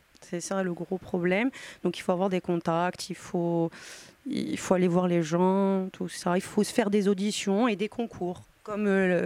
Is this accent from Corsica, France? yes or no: yes; Corsica, France; parce que je suis corse.